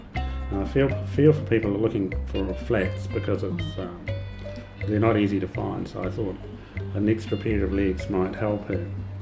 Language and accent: English; Wellington, New Zealand; I grew up in Wellington, and my mother used to take me to the Peter McCleavy Gallery.